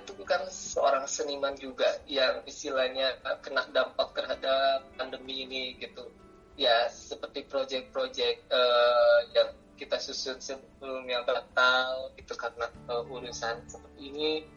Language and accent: Indonesian; West Java, Indonesia; sama saya Jawa Barat.